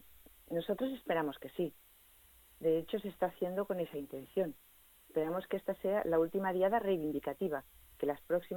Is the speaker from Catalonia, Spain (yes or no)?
yes; Tarragona, Catalonia, Spain; yo vengo de Tarragona